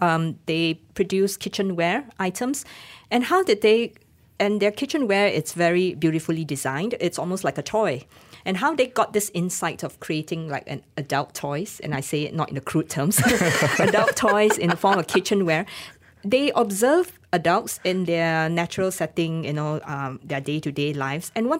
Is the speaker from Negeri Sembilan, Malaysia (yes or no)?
yes; Seremban, Negeri Sembilan, Malaysia; when you're growing up in Seremban, that's all you know, right?